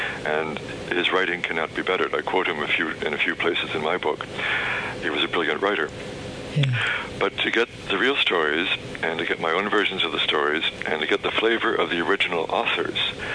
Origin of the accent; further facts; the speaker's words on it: United States; moved away as an adult; now in Ireland; I'm an American. I'm an American citizen. I've only been in Ireland for 30 years now.